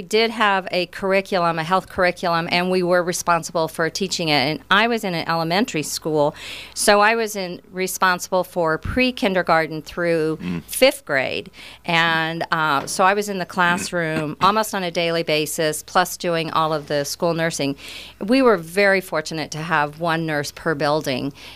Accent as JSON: {"language": "English", "town": "Yates Center", "region": "Kansas", "country": "United States", "tie": "born or raised there", "said": "I grew up around Yates Center, so Hay Capital of the World was what we were very well known for and very pleased about. Small community of about 2,000."}